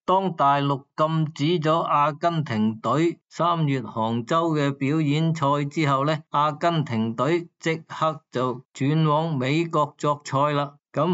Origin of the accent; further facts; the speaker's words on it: Hong Kong; 咁大家都知道啦，我哋香港人啦，特别系广东人讲个窿咧，就即系有啲落落地啊